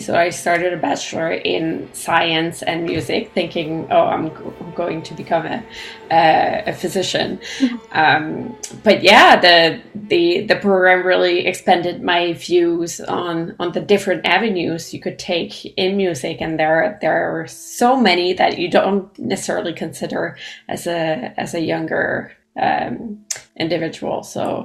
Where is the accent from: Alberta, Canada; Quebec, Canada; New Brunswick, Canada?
New Brunswick, Canada; Edmundston; also born or lived in Nova Scotia / Ontario; I grew up in Edmonton in New Brunswick, and after several years in Nova Scotia and then Ontario, I returned home to Edmonton, New Brunswick. So this is definitely my ground, my home.